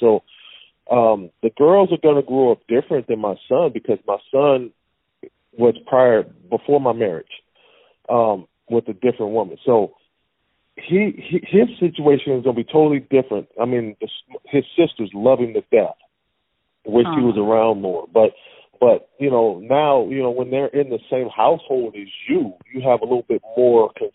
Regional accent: Pasadena, California, United States; You know, I went from being with my friends growing up in Pasadena to moving to Glendora and having to start all over again with trying to make friends.

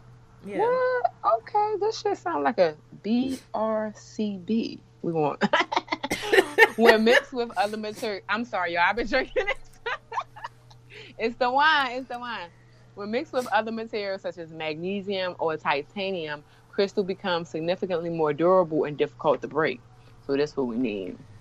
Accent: Baltimore, Maryland, United States; I'm from Baltimore City. You know how many kids had lead poisoning?

